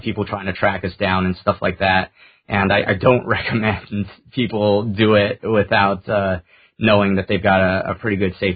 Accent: California, United States; I grew up here in California. My ancestors actually, like, were among the founders of the state here.

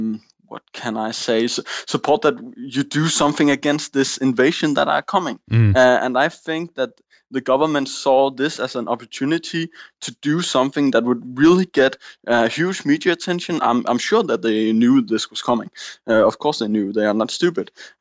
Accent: Aarhus, Central Denmark Region, Denmark; also born or lived in Copenhagen; I was raised in Aarhus. That's the Aarhus. That's the second biggest town of Denmark, in Jutland, in the center eastern part of Jutland. And I have lived there through almost all of my life.

